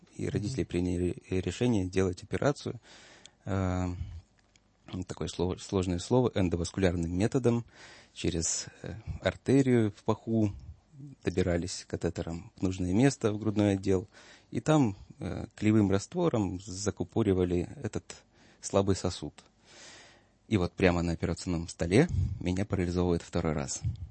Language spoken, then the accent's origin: Russian; Kobrin, Brest Region, Belarus; also born or lived in Novovolynsk, Ukraine; у меня отец белорус, мама украинка, но, по сути, при рождении моем они приняли решение жить в Беларуси, и мы переехали под Брест, город Кобрин, город Суворова.